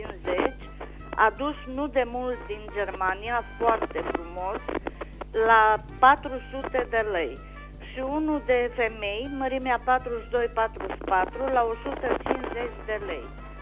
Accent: Anina, Caraș-Severin, Romania; sunt din Anina.

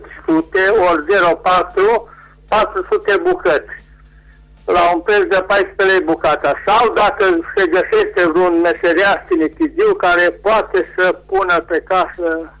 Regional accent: Ciclova Română, Caraș-Severin, Romania; din Ciclova

